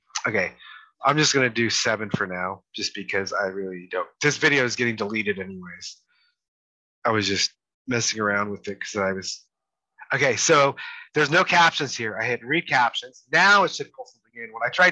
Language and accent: English; England, United Kingdom; And I'm English making a video so today, a dual purpose video.